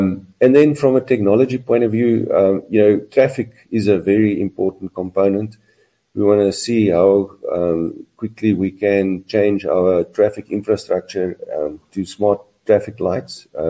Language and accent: English; South Africa; I'm proud that I'm from South Africa.